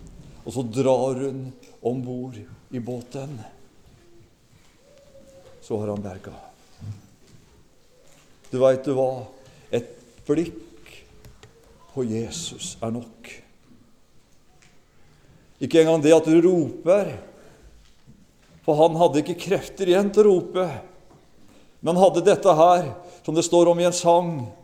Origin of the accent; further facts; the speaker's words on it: Sandefjord, Vestfold, Norway; Jeg er oppvokst i Sandefjord bedehus.